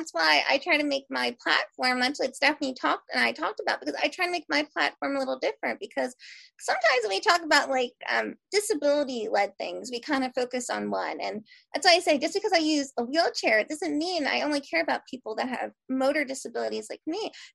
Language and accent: English; Philadelphia, Pennsylvania, United States; No, I'm from South Philly. Most of my family's from Brooklyn. We're the weird ones that went to South Philly.